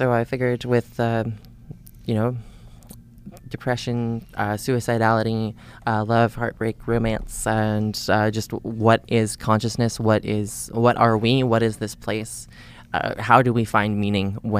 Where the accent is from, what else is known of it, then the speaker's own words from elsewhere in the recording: St. Anne, Manitoba, Canada; Like I said, I come from St. Anne in Manitoba. I grew up out there. I moved to the city for university.